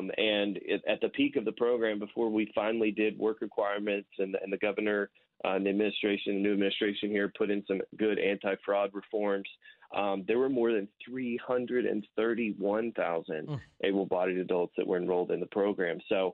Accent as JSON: {"language": "English", "region": "Arkansas", "country": "United States", "tie": "born or raised there", "said": "So my home state here of Arkansas"}